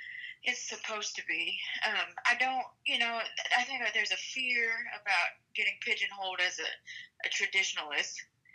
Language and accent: English; Robinson, Texas, United States; I grew up in Robinson, Texas, just south of Waco. I mean, it's pretty much spitting distance between the two, so I call Waco home.